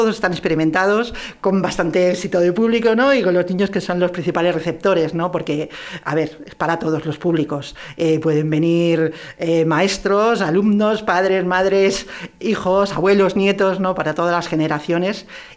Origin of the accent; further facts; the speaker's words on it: Spain; pues porque soy española